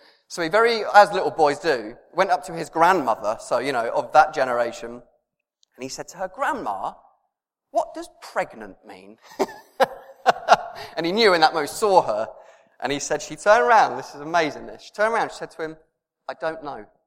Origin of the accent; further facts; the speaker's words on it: Reading, South East England, United Kingdom; I understand how we got there as a British group of people. And as a slight difference to that, but I think this is genius, I remember vividly in my first house in Reading, when I must have been no older than six